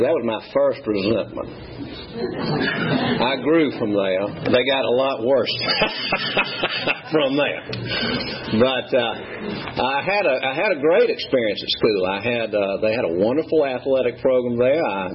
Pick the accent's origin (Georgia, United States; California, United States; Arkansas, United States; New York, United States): Georgia, United States; Atlanta; also born or lived in Fayette County; I'm a native Atlanta. I was born at Georgia Baptist Hospital in 1961 in the old wing. I grew up on Stewart Avenue, which is now Metropolitan Parkway